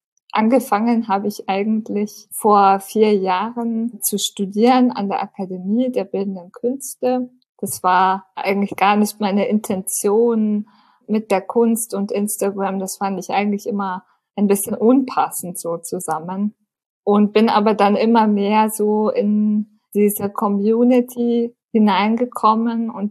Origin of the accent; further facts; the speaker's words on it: Munich, Bavaria, Germany; born there; Ich bin in München geboren, lebe seit 2 Jahren in meiner eigenen Wohnung mit Assistenz